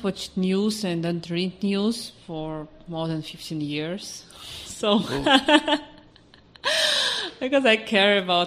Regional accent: Russia; English is a second language; Yes, I love my country. I love my country. I love people and cities and natures. I love my friends. I miss them here. So, I grew up in a good family.

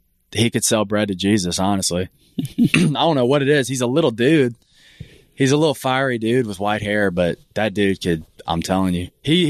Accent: Mississippi, United States; Yeah, so we're actually from Mississippi, and we both played on the junior college ranks.

